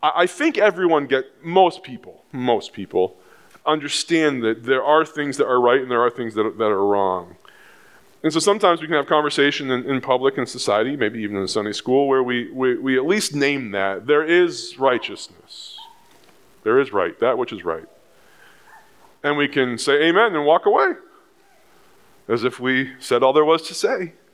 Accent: Windham, New Hampshire, United States; I grew up in Windham, New Hampshire. Anyone know where Windham is?

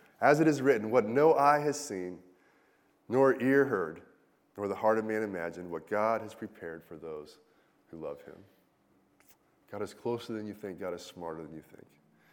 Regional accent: Taiwan; I grew up partially in Taiwan

